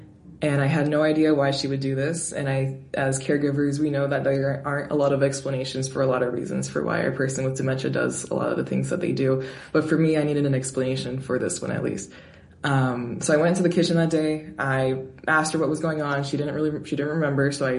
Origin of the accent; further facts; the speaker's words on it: Washington, United States; I am 23 years old. I'm from Washington State. I'm a sophomore at Brown University, but I'm currently studying abroad in Granada, Spain right now.